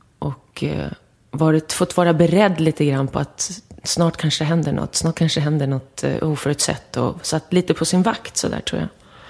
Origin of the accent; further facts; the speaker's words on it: Hudiksvall, Gävleborg County, Sweden; Men sen växte vi upp i Hudiksvall, jag och min syster